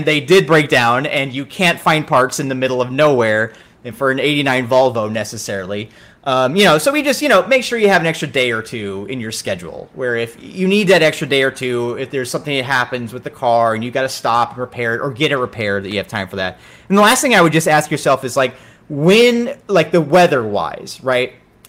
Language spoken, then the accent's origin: English; Iowa, United States; I'm from Iowa, so I've driven from Iowa to LA and back probably something like eight or nine times